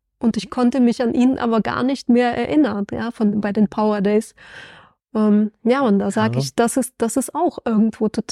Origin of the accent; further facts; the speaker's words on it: Hesse, Germany; Sag ich, naja, aus der Nähe von Frankfurt.